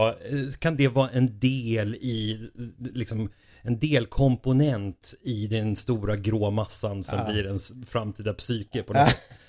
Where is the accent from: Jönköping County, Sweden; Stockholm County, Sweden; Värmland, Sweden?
Stockholm County, Sweden; Stockholm; Jag är från Stockholm